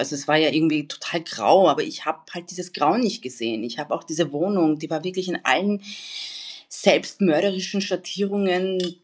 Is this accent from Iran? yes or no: yes; Iran; moved away; der Iran ist meine Heimat und ich habe nicht meine Heimat verlassen, sondern meine Heimat hat mich vertrieben, kann man sagen. Und der Iran wird immer meine Heimat bleiben.